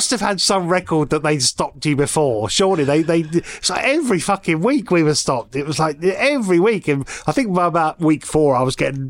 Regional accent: Northern England, United Kingdom; accent: Northern; Northern, just generic Northern.

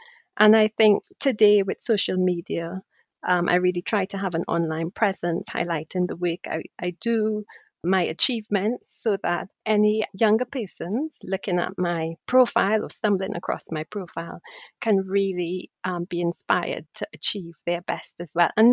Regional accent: Trinidad & Tobago; now in United Kingdom; of growing up in Trinidad, where I was not the minority. So when I came here to the UK, I didn't have much issues with my confidence

